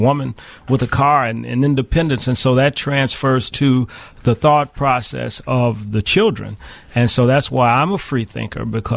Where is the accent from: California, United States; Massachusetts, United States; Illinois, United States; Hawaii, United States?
Illinois, United States; Chicago; also born or lived in Mississippi; No, I was born in Chicago.